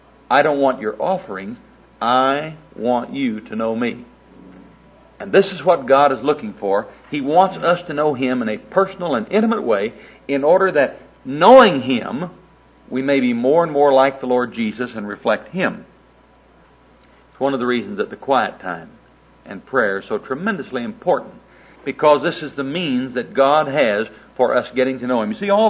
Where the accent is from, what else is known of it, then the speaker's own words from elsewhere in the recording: Oklahoma City, Oklahoma, United States; I'm not a minister. I'm a layman from Oklahoma City, just an old dumb house builder.